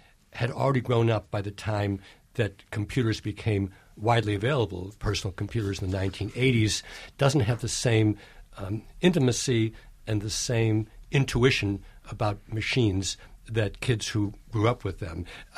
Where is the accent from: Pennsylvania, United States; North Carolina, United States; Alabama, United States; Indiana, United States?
Pennsylvania, United States; Scranton; I grew up in Scranton, Pennsylvania, coal mining district.